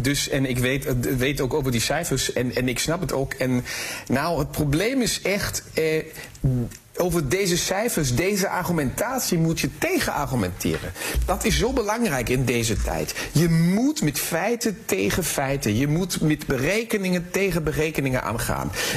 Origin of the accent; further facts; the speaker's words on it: Germany; Dutch is a second language; En we moeten realiseren, ook speciaal wij als Duitsers